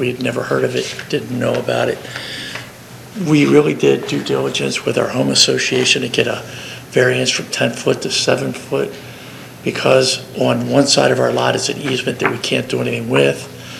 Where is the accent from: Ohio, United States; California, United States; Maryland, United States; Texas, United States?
Maryland, United States; because we're from Maryland, we said we're going to be looking as Delaware as our home.